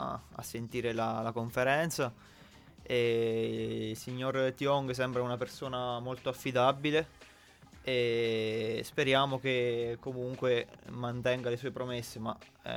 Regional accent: Pescara, Abruzzo, Italy; io sono nato a Pescara e ho iniziato a dare i primi calci a 5-6 anni nelle classiche squadrette di città

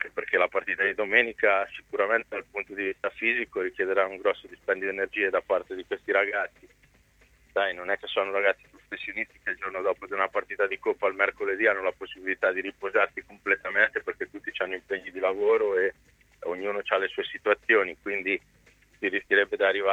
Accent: Ancona, Marche, Italy; io da Anconetano per primo

